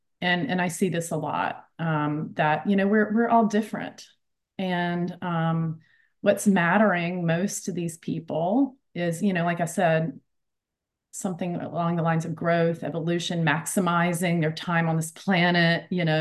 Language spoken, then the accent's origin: English; United States; now in United Kingdom; I'm in the US, obviously, here in the UK, and but like I can speak for, being an American, right?